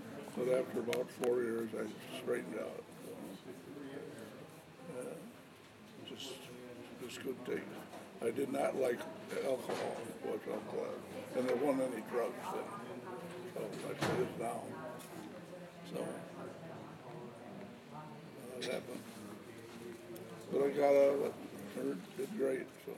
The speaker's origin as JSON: {"language": "English", "town": "Livonia", "region": "Michigan", "country": "United States", "tie": "born or raised there", "said": "Graduating 42 from Plymouth High School. 140 of us, that's all. And I grew up in Livonia, Rosedale Gardens"}